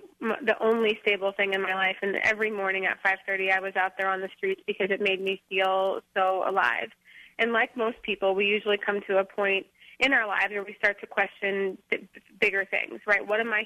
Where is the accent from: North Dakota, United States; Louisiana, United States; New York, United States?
North Dakota, United States; I grew up in North Dakota, and I did have my whole life planned out from a very early age.